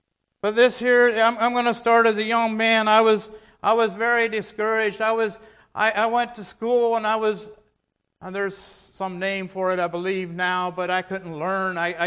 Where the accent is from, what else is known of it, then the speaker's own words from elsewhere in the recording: United States; I was born and raised in Holmes County. Had a very good family, but they weren't spiritual.